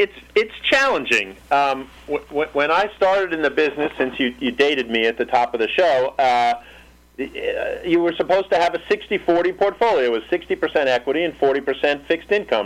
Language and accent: English; New York City, New York, United States; I grew up in New York City, and I can tell you firsthand that the west side of Manhattan has experienced, again, like a lot of cities, a lot of changes.